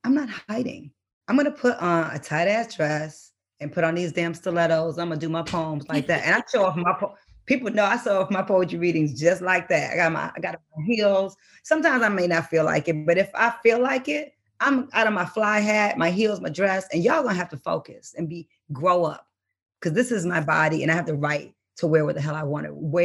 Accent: Detroit, Michigan, United States; we talked about me and growing up in Detroit.

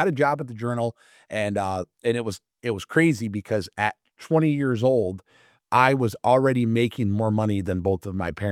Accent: Flint, Michigan, United States; also born or lived in Davison; Born and raised in Flint, and what they say is true.

